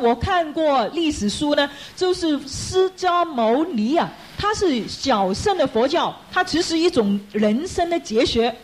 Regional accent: Guangdong, China; 就是我们广东人说呢这个天后啊，拜天后的地方

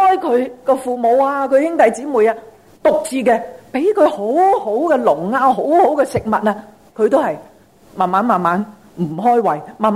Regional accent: Hong Kong; 我们香港人多谢他

